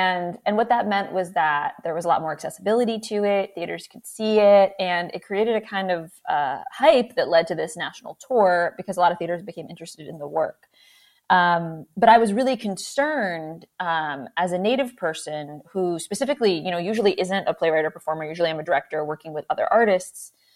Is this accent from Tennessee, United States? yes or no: no; Connecticut, United States; I'm zooming in from my traditional lands in Connecticut. I'm a citizen of the Mohegan tribe, and I'm happy to be here at home